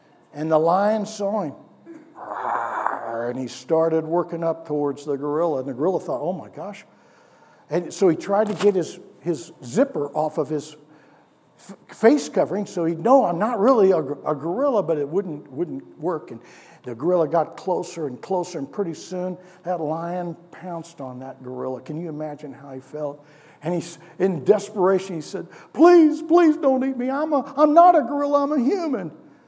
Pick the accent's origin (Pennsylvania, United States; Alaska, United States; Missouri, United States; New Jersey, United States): Missouri, United States; St. Louis; Like when I grew up in St. Louis, we had a gorilla.